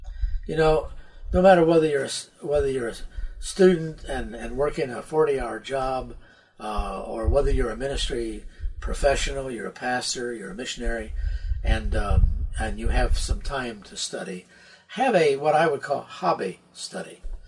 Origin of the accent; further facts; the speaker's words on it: Indiana, United States; born there; moved away as an adult; also born or lived in Norfolk, Virginia / the South; Now, I was born in Indiana, in the U.S., Indiana, state of Indiana. I went into the Navy in the 60s out of Norfolk, Virginia, and I spent a lot of my time in the South.